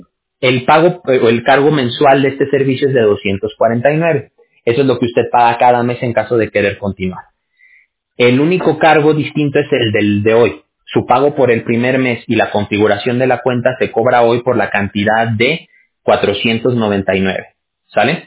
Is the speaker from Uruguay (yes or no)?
no; Mexico; Yo, por ejemplo, que soy mexicano. Te lo aclaro porque muchas veces hay gente que se saca de onda con el acento.